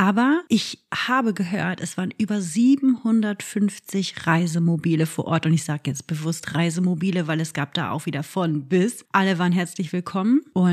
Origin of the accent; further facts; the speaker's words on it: North Rhine-Westphalia, Germany; ich komme aus dem Ruhrpott. Ich bin diese Industriekultur und die Seegewohner dazu total gewohnt.